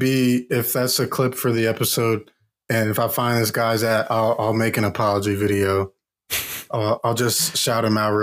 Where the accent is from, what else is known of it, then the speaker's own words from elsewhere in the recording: East Coast, United States; I'm from the East Coast. That's my only excuse.